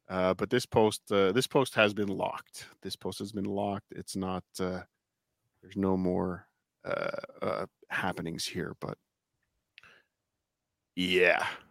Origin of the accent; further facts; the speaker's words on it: United States; No, I'm American. We say, hey, give me one of these.